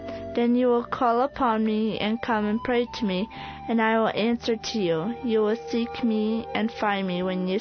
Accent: Illinois, United States; I am from Muhammad, Illinois.

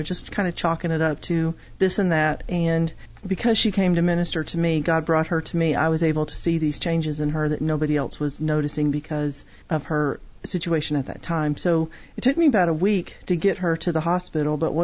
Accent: the South, United States; Born and raised in the South

